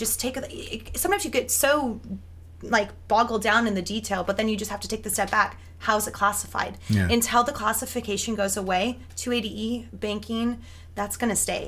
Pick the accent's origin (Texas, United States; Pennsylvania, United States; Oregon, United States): Oregon, United States; Portland; I'm from Northeast Portland.